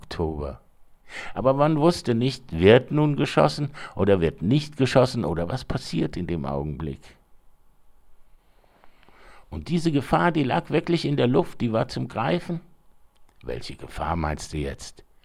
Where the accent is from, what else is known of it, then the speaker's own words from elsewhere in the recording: Rostock, Mecklenburg-Vorpommern, Germany; also born or lived in Weimar; die Rostocker Gruppe, wo ich herkomme, Freunde aus der Abiturzeit, Freunde, die man dort hatte. Ich war dort in Kirchenkreisen, Friedensgottesdienste, die wir in Rostock hatten.